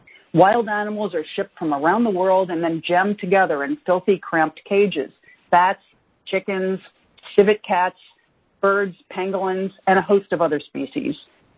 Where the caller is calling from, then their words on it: New York, United States; I'm calling in from the New York metropolitan area, which is the nation's COVID-19 epicenter.